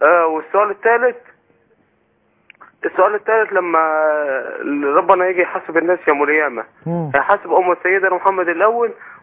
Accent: Egypt; now in Jordan; مصري عايش في الاردن.

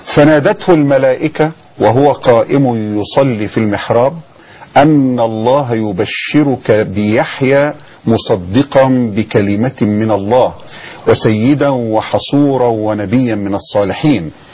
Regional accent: Egypt; احنا عندنا في مصر

